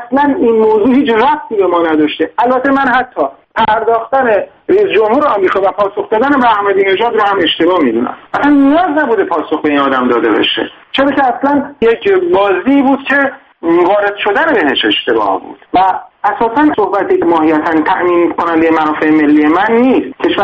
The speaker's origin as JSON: {"language": "Persian", "country": "Iran", "said": "به عنوان یک ایرانی، من ایرانی رو."}